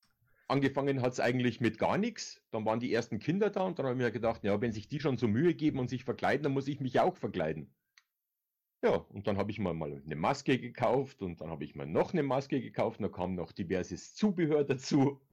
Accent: Bad Tölz, Bavaria, Germany; Nachdem, dass ich schon 50 plus bin, ich komme aus Bayern, wie man vielleicht hört, in der Nähe von München, aus Bad Tölz.

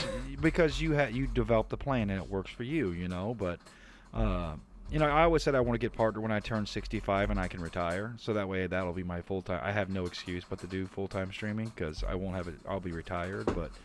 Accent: United States; He's from Belgium and I'm from the States.

